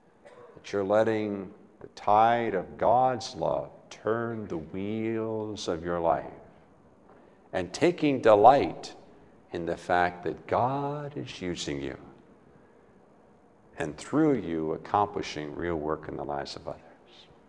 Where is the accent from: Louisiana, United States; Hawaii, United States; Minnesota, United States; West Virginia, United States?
West Virginia, United States; as a kid, I grew up back in West Virginia, and there were several water wheels